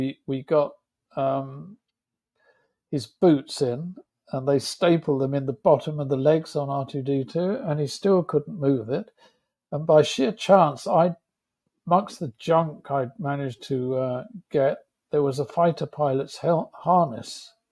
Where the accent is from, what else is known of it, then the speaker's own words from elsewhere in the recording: Croydon, London, United Kingdom; born there; And I was born in Croydon.